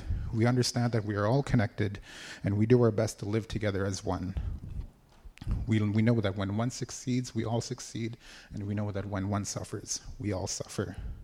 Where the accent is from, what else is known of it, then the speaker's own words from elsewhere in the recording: British Columbia, Canada; Like I said, I come from the Nishka Nation. We are people very rich in culture and ways of knowing and being. We are the first Indigenous peoples to sign a modern-day treaty with Canada.